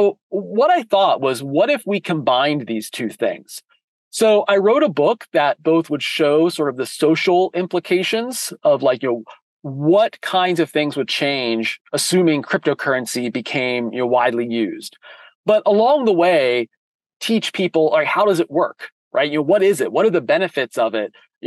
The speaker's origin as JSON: {"language": "English", "country": "United States", "moved": "as an adult", "lives_now": "Switzerland", "said": "You may tell from my accent, I am definitely not Swiss. I am American, but I've been here now for almost 5 years."}